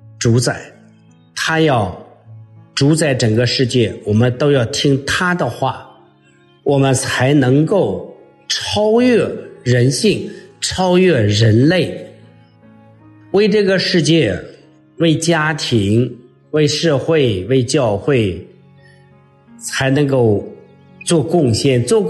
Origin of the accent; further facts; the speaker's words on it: China; 就像我们中国人说，吃得苦中苦，方为人上人。